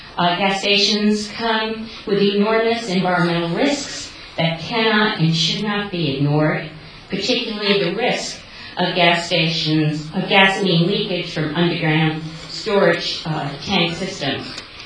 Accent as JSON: {"language": "English", "town": "Ringwood", "region": "New Jersey", "country": "United States", "said": "I'm from Ringwood."}